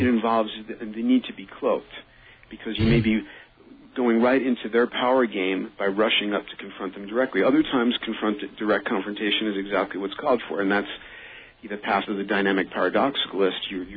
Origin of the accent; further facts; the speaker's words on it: Bronx, New York, United States; I was from the Bronx. I wasn't getting pushed around by this officious kid from the overprotected suburbs or something